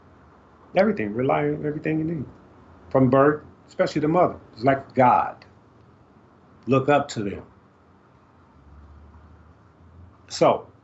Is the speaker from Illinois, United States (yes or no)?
yes; Chicago, Illinois, United States; I grew up on the St. Louis street in Chicago.